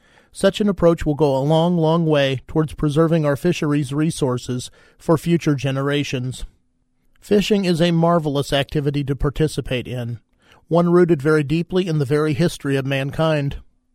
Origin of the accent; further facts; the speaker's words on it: Kansas, United States; As a young boy growing up in Kansas, the idea of releasing a fish, at least any fish over 5 inches or so in length, was a preposterous notion.